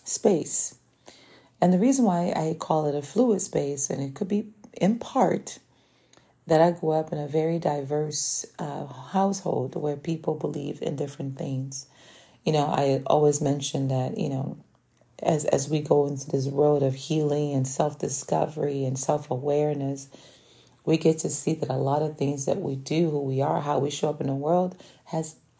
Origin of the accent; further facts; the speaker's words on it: Rio de Janeiro, Brazil; So I grew up in Brazil in the slums of Rio